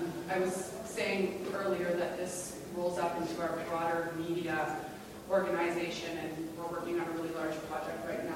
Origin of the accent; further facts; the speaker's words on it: Canada; I'm Canadian, I'm going to go there